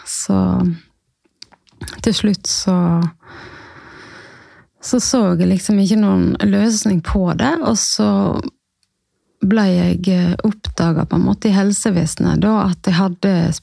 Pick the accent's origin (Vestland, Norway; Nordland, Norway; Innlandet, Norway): Vestland, Norway; Odda; jeg er 48, og jeg kommer ifra Odda i Hardanger.